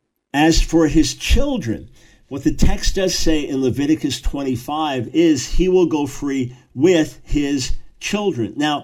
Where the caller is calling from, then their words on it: London, United Kingdom; So I come your way from Greater London, England. I believe I'll be in Ilford most of the weekend